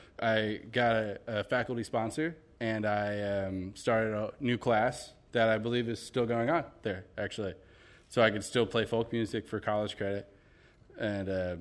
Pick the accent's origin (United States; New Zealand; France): United States; Berea, Kentucky; I grew up in Berea, Kentucky, south of Lexington. I call this area home still. I've never really left.